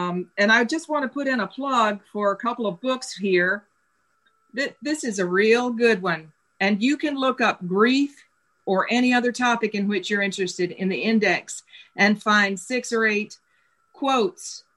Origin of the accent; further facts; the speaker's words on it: North Carolina, United States; from North Carolina.